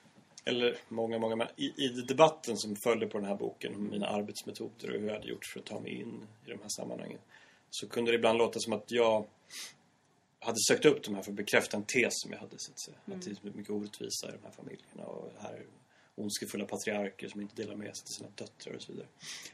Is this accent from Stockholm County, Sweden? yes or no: no; Dalarna County, Sweden; Så jag kommer ju själv från Dalarna. Liksom från en liten stad. Det är inte direkt landet men det är inte stan.